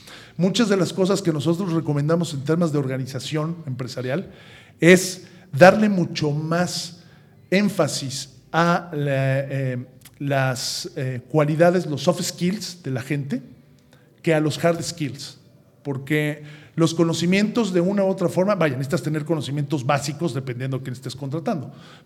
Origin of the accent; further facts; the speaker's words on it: Mexico; now in Spain; Y nosotros como mexicanos, aquí en España también, se forman también tribus